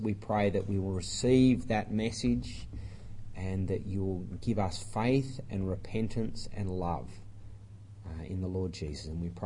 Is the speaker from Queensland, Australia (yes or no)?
no; Queanbeyan, New South Wales, Australia; a billboard in Queanbeyan, which is my hometown.